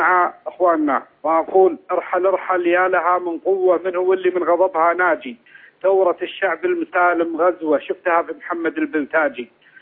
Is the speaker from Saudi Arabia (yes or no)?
yes; Saudi Arabia; أنا من السعودية